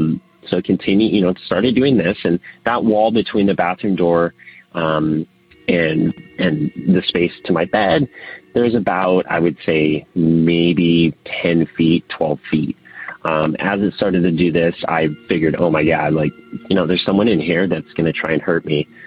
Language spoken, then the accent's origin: English; San Diego, California, United States; Hey, Tony. … I love your show. So I am actually originally from San Diego.